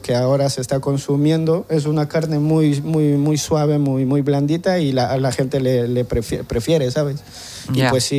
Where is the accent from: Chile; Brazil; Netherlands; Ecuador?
Ecuador; Yo también soy de Ecuador y pues igual yo tengo mis platos